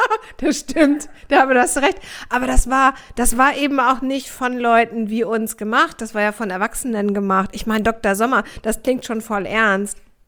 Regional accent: Hamburg, Germany; Also ich komme aus Hamburg. Ich komme aus Hamburg-Aldonor, also ganz nah am Kiez.

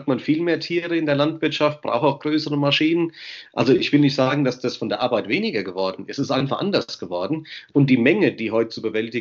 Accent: Hesse, Germany; Brombachtal heißt der Ort, Langenbrombach. Dort aber in Umgebung, also Erbach, Michelstadt bis nach Groß-Umstadt, das ist ja alles so eine Ecke, Bad König in der Mitte. Und das war so meine Heimat

